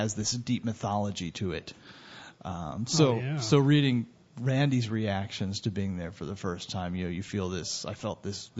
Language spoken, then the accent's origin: English; Houston, Texas, United States; I'm from Houston.